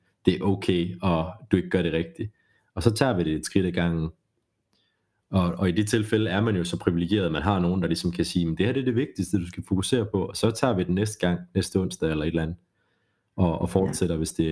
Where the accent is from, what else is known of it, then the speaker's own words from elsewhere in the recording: Jutland, Denmark; Jeg er fra Jylland, skal tænke på.